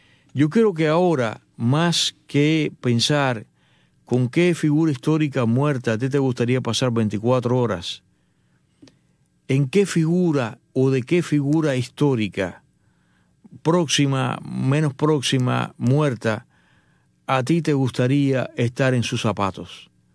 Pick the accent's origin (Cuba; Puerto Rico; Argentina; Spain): Cuba; para nosotros que somos cubanos, sabemos que el descubrimiento de América donde tiene lugar es en Cuba